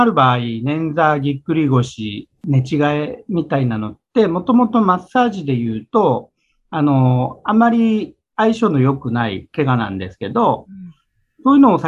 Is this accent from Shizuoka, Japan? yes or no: no; Gifu, Japan; 私はですね、もともと飛騨の出身なので、